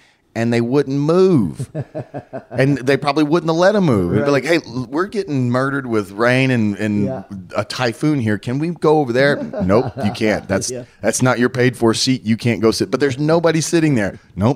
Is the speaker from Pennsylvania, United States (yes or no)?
no; Dallas, Texas, United States; You know, it benefited me because it was basically my hometown. That's your hometown, yeah. 20 minutes from my house. My family were 4 rows back. All these people, you know, my career more or less started in the Dallas area.